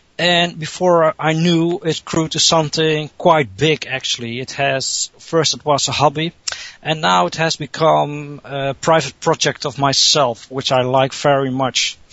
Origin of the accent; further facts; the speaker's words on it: Netherlands; 42 years old. I'm from the Netherlands, which lies in Europe.